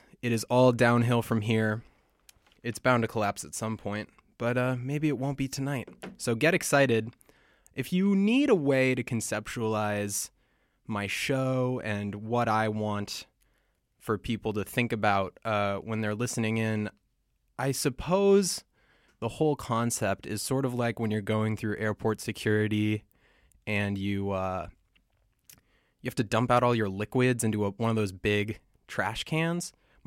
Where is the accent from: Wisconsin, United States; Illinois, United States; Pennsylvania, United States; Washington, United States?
Washington, United States; Seattle; I really, really looked to Sonic Reducer on KXP in Seattle, my hometown, as the place where I had a lot of my fondest radio memories